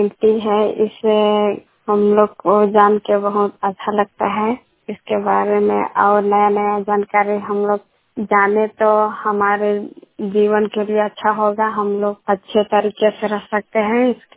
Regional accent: Chainpur, Jharkhand, India; मेरा गांव चैनपुर टेंगरिया, पंचायत टेंगरिया, जिला गुमला, थाना पालकोट, राज्य झारखंड।

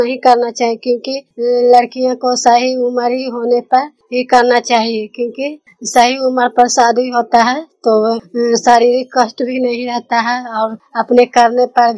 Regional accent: Nagarnausa, Bihar, India; मेरा घर नगर नौसा है, जिला नालंदा के रहने वाली हूँ।

